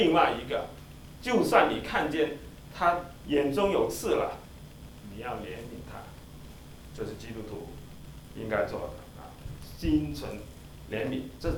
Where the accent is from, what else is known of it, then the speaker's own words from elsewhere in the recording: China; 就是我们中国人喜欢讲良心哈。